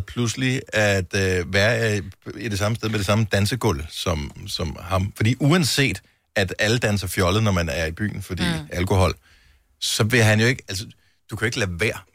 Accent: Jutland, Denmark; born there; Født i Jylland.

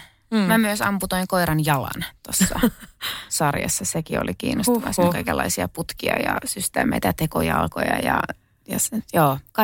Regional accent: Kerava, Uusimaa, Finland; No, mä oon syntynyt Keravalla. Ja mun ehkä niin kuin lapsuusmaisemat on just Kerava, kerrostalo, sienimetsät lähistöllä, sitten mummola Oulussa ja sitten Rovaniemellä mökki

